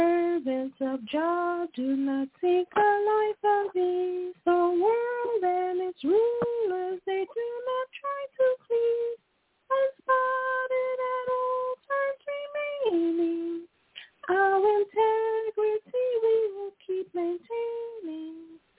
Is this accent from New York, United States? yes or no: yes; Brooklyn, New York, United States; now in Pennsylvania, United States; from Pennsylvania, but originally I'm from Brooklyn, New York.